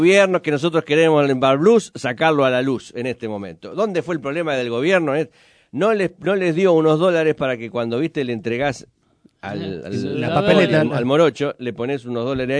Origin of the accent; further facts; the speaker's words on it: Argentina; si yo hay algo que me siento orgulloso como argentino